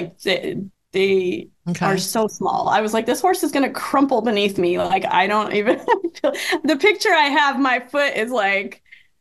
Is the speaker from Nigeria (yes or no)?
no; Germany; we are from Germany and we just don't laugh.